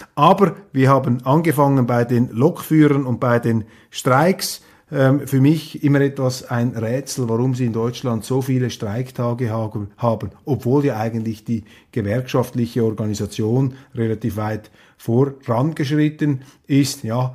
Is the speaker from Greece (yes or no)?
no; Switzerland; Ich staune als Schweizer immer wieder